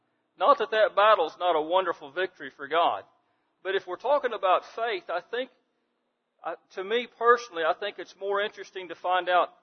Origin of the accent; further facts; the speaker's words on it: Centralia, United States; I'm from Centralia.